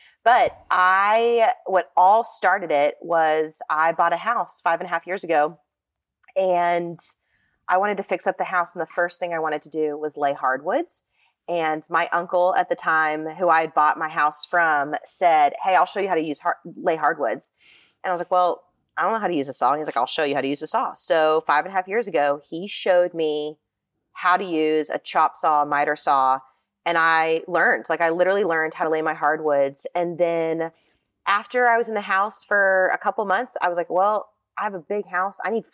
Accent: Florida, United States; now in Nashville, United States; so I'm in Nashville from South Florida. So beach kid, now landlocked, but live close enough to the water that I can still paddleboard on the weekends.

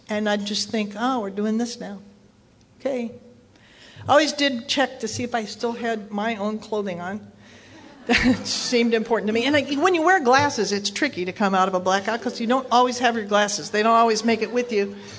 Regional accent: Arizona, United States; I'm from Arizona. How often does it rain, right?

